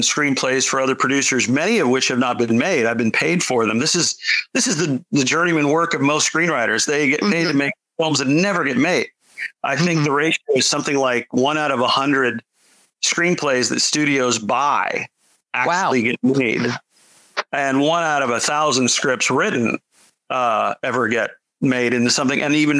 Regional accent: Florida, United States; I grew up in South Florida. So I knew what mosquitoes were like when I was a kid.

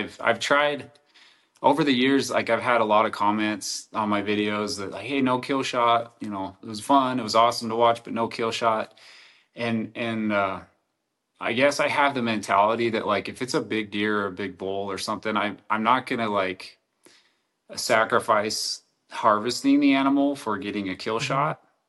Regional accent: Idaho, United States; So I'm originally from Central Idaho. Yeah, I grew up when, geez, I mean, it was kind of the transition between the deer being really good and then the elk kind of coming

